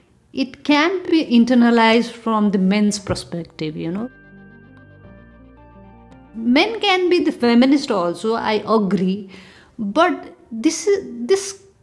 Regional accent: Nepal; I'm from Nepal

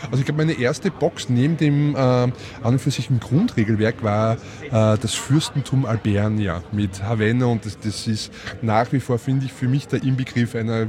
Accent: Leobersdorf, Lower Austria, Austria; Das war bei uns in Leoberstorf am Land.

